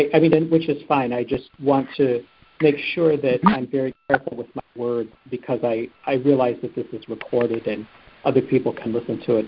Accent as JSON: {"language": "English", "region": "Wisconsin", "country": "United States", "tie": "born or raised there", "said": "So I was born and raised in Wisconsin, and for college, I went to Michigan State University"}